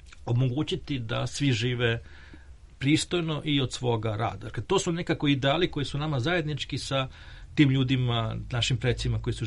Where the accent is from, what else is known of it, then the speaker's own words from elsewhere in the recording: Serbia; A kod nas u Srbiji bilo potpuno obrnuto.